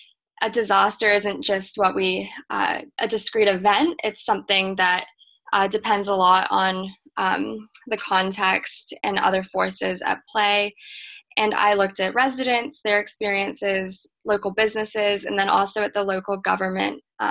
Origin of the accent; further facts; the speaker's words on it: Andover, Massachusetts, United States; I'm actually from Andover. I moved there when I was 11. So I grew up in the community.